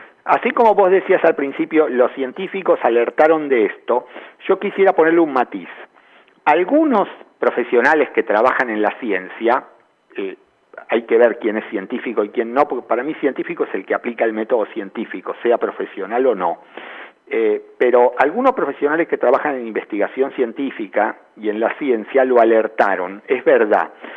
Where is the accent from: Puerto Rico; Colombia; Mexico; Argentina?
Argentina; la verdad es que somos todos argentinos y somos todos muy parecidos